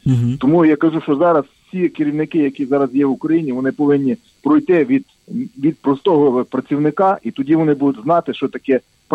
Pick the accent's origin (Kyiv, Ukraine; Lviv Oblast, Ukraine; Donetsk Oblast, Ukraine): Lviv Oblast, Ukraine; Lviv; also born or lived in Stavchany; Народився я біля Львова, є таке невеличке село Ставчани. Виріс фактично у Львові, ще там закінчив школу.